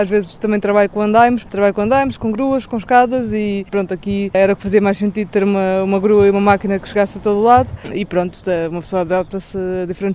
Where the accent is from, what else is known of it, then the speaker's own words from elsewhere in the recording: Lisbon, Portugal; Não, sou de Lisboa.